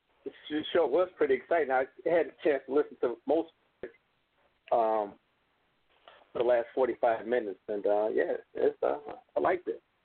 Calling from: Southfield, Michigan, United States; calling from right. Southfield, Michigan.

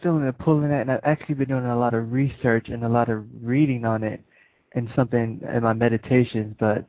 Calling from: Ohio, United States; I'm calling from Ohio.

